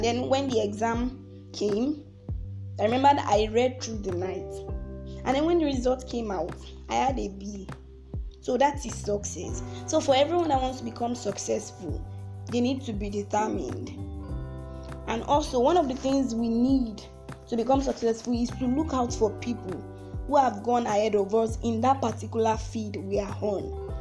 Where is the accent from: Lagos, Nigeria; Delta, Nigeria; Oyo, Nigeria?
Oyo, Nigeria; English is a second language; Good day, everyone. … from Oyo State.